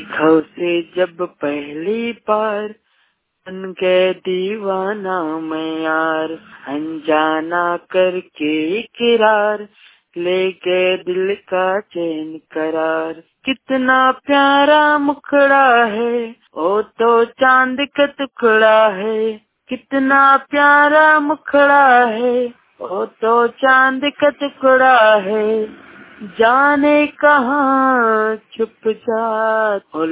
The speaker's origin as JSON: {"language": "Hindi", "region": "Chhattisgarh", "country": "India", "said": "मैं छत्तीसगढ़ जिला जांजगीर चांपा ग्राम मामंदुला का रहने वाला हूँ।"}